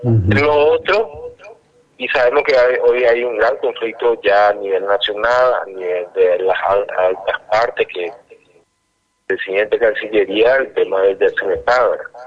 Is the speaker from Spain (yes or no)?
no; Paraguay; nos posiciona bien como paraguayos